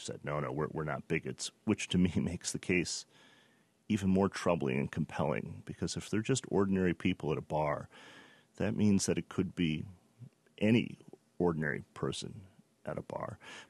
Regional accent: Detroit, Michigan, United States; not just in Detroit, the Motor City where this occurred, my hometown, but across the nation.

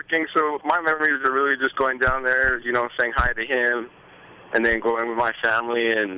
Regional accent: Santa Fe, New Mexico, United States; being born and raised in Santa Fe, I think zozobra, you know, is for kids

